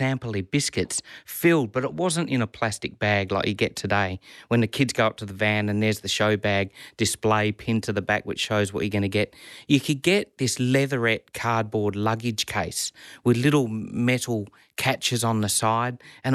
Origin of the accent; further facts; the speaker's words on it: Narrogin, Western Australia, Australia; I grew up in Narrogin and now it's a good opportunity once a year to at least go back and show them a bit of the town